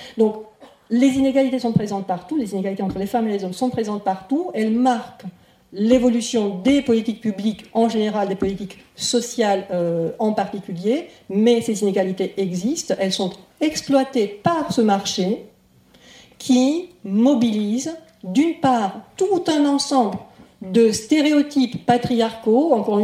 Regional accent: Romania; Je suis roumaine, en 90, j'étais en Roumanie. J'étais étudiante en langues étrangères

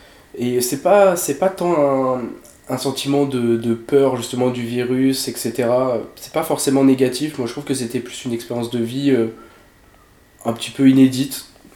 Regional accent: Grand Est, France; J'ai 22 ans, je viens de l'Aube et puis je suis étudiant.

